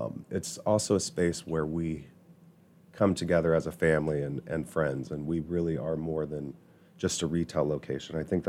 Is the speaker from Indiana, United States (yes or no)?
yes; New Palestine, Indiana, United States; I guess being a gay child in where I grew up in New Palestine, there wasn't really any place that I felt like was home